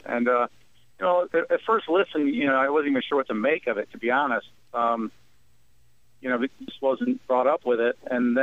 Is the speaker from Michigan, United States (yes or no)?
yes; Flint, Michigan, United States; Well, you know, growing up in Flint, aside from the musical aspect of it, just growing up in Flint defines me for better or for worse.